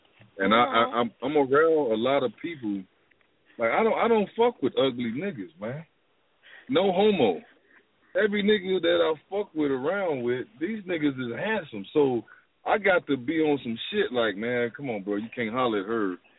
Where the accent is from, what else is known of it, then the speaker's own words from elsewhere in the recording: Gary, Indiana, United States; I'm from Gary, baby.